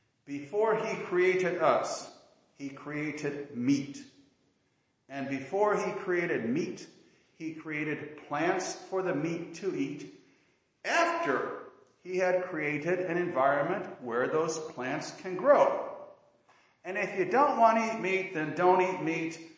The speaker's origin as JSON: {"language": "English", "town": "Milan", "region": "Illinois", "country": "United States", "tie": "born or raised there", "said": "My wife and I both grew up around here. I'm from Milan. She's from Orion."}